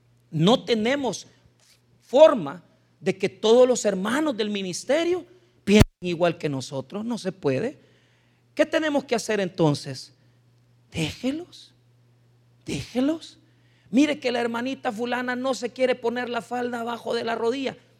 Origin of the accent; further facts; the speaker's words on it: El Salvador; pero yo soy igualado porque yo soy salvadoreño, pero me gusta comer como gringo